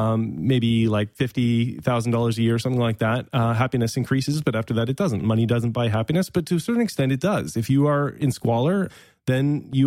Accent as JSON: {"language": "English", "country": "Canada", "said": "If you look at Scandinavia, for example, or Canada, to some extent, I'm from Canada."}